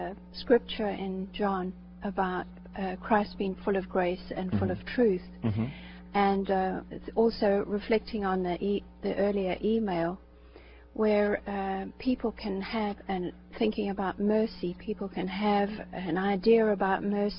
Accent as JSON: {"language": "English", "country": "South Africa", "said": "I'm from South Africa."}